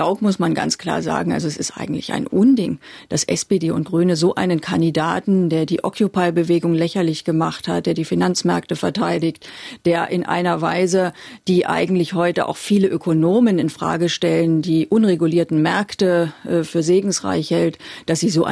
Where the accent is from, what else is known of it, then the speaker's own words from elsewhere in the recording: East Germany, Germany; Ich bin natürlich in der DDR geboren, ich bin da aufgewachsen